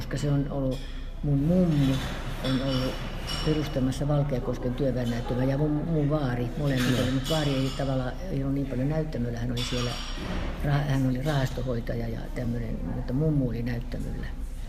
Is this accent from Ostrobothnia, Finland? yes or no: no; Tampere, Pirkanmaa, Finland; kun mä oon Pispalasta lähtösi ja siellä 10 ensimmäistä ikävuotta niin asunut.